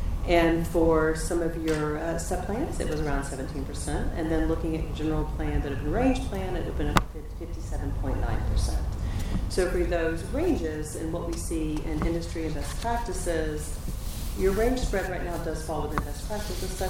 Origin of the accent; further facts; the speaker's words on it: Tallahassee, Florida, United States; I'm from Tallahassee, Florida.